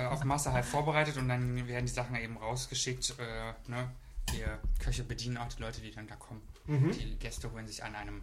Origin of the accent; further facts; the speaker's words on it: Brandenburg, Germany; Ich komme aus dem tiefsten Brandenburg. Und Frankfurt-Oder ist ja noch näher an der polnischen Grenze als mein Heimatort.